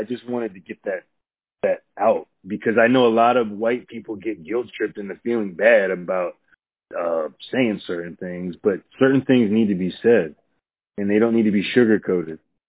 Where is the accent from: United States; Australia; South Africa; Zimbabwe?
United States; Pennsylvania; But I'm not African-American. I'm from Pennsylvania. I'm an American. I was born here.